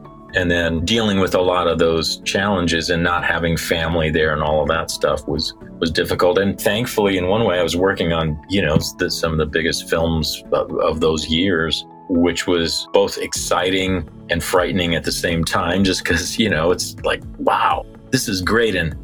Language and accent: English; Midwest, United States; as far back as, you know, marching bands growing up in the Midwest